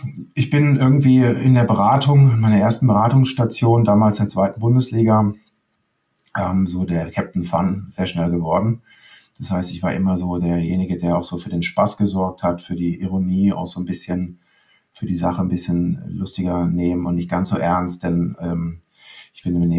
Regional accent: Leimen, Baden-Württemberg, Germany

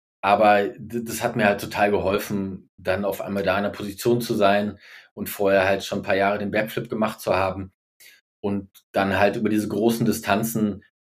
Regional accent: Berlin, Germany; Und da habe ich als Berliner denen halt die Spots gezeigt

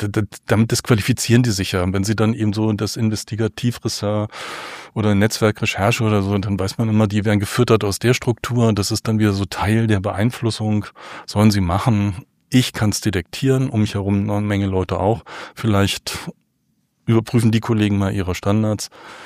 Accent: East Germany, Germany; ich bin Ossi, ich bin auf der Straße sozialisiert.

